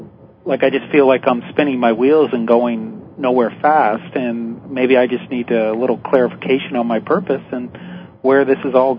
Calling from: Florida, United States; I'm calling from Florida.

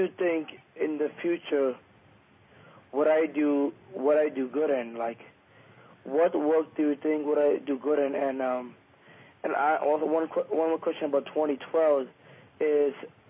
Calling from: Illinois, United States; I'm calling from Illinois.

